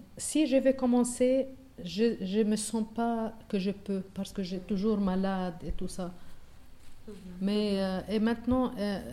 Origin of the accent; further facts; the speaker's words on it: Lebanon; moved away; J'ai fait jusqu'à première secondaire et après je me suis mariée et je suis partie du Liban.